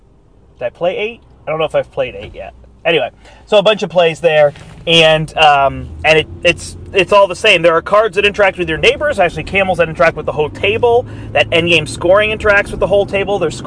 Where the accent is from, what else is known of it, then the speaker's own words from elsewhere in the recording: United States; No, it's not my native country. It's my heritage. I am from America. But we are Swedish.